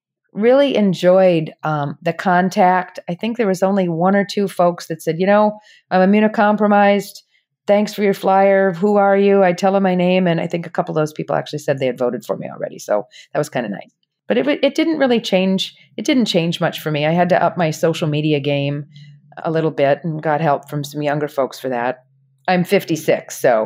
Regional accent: Rochester, United States; I grew up in Rochester before I left for bigger cities, you know, for college and after college the first time. And so I grew up here. I know my community. I know Southeast Rochester

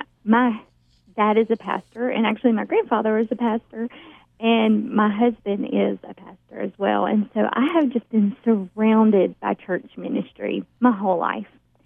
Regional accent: Brazil; My parents were missionaries to Brazil. And growing up in Brazil as a child

